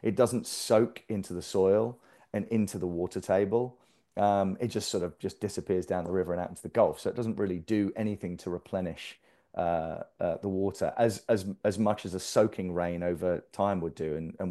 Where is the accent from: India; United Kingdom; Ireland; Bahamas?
United Kingdom; London; now in Austin, United States; I'm from London. I love London. London's a big, bustling, busy city.